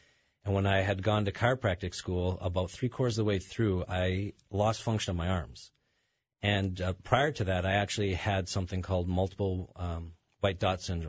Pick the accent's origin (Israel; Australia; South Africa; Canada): Canada; now in United States; I'm originally from Canada, so I went back up to Canada to see some doctors